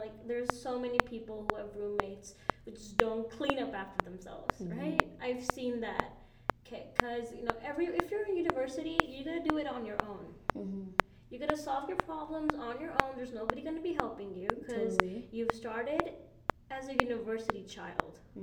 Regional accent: India; me being Indian myself, I've had people like being racist to me in this place.

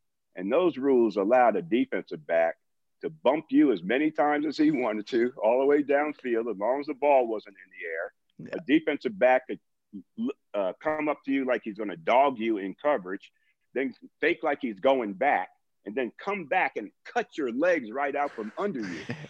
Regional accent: New Jersey, United States; now in Tulsa, United States; I grew up in New Jersey, a Giant and Jet fan. So I wasn't a Cowboy fan, and I'm upset the Giants and Jets aren't on TV down here in Tulsa.

